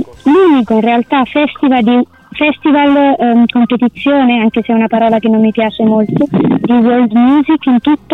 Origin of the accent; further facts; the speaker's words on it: Levanzo, Sicily, Italy; now in Barcelona, Spain; io sono siciliana dell'isola di Levanzo, di cuore levanzaro, ma entrambi viviamo a Barcellona, in Spagna.